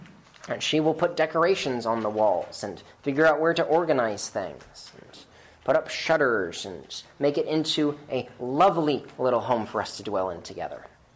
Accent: United States; Don't get me wrong, I love this country, and I thank God that I am an American.

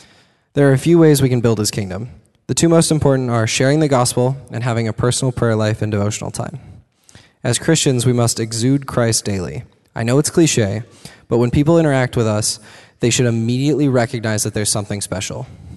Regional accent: Colorado, United States; I'm not from Fargo. I'm from Colorado. And with my parents' jobs, we've moved plenty of times. The summer before sixth grade, we moved to Fort Collins, Colorado.

